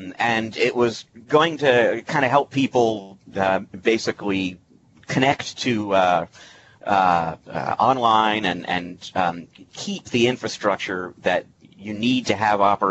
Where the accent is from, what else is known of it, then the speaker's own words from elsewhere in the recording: Seattle, Washington, United States; I am from Seattle. That is where I make my home.